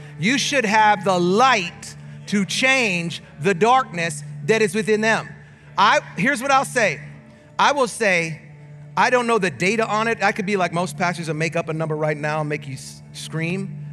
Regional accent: Canada; First of all, I'm Canadian. I don't even get to vote.

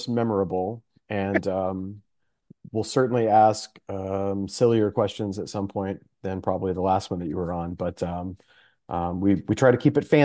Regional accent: Texas, United States; I'm from Texas, so I went to Baylor

